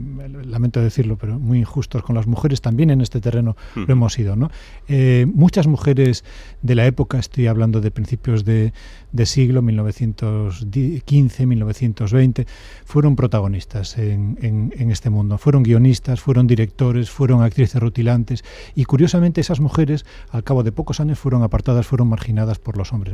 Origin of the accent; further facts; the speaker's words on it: Galicia, Spain; yo soy gallego, ajá, como bien sabes, y vivo en Andalucía, ¿no?